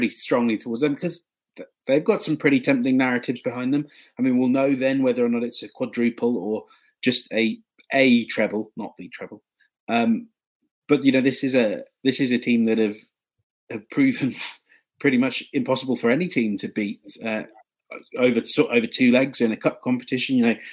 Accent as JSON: {"language": "English", "region": "England", "country": "United Kingdom", "lives_now": "United States", "said": "I'm English."}